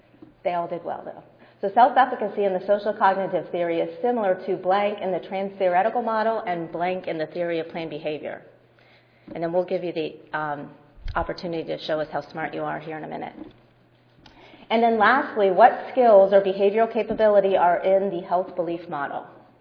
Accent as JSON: {"language": "English", "region": "Ohio", "country": "United States", "said": "My husband came with me for the first part of the trip, and he had an early morning flight, and we're from Ohio"}